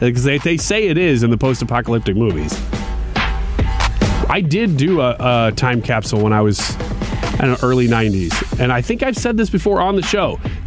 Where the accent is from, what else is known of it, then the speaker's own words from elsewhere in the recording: St. Louis, Missouri, United States; you just say, well, I'm from St. Louis. Beyond that, have you ever been out of the country and tried to explain that you're from St. Louis?